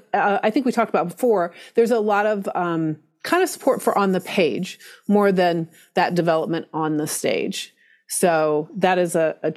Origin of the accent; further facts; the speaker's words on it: Norfolk, Virginia, United States; I grew up in Tidewater, Virginia, which is Norfolk, Virginia, which is in the Tidewater area, which is a huge, was the world's largest naval seaport, but it also is a huge arts area, which is fascinating.